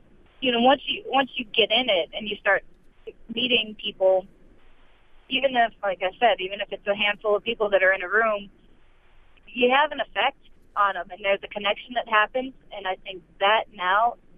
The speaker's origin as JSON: {"language": "English", "region": "Pennsylvania", "country": "United States", "tie": "born or raised there", "lives_now": "Cleveland, United States", "said": "Well, I grew up in Pennsylvania. My father's a minister, so we moved just about every 2 to 4 years. For the most part, I was in the Western Pennsylvania."}